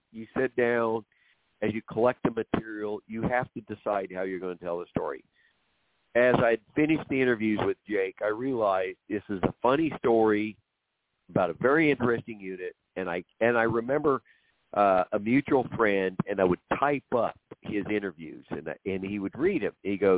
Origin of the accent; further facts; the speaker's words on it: Oklahoma, United States; I grew up on the border of Oklahoma and Kansas. My dad was born on the Kansas side, and I was raised mostly on the Oklahoma.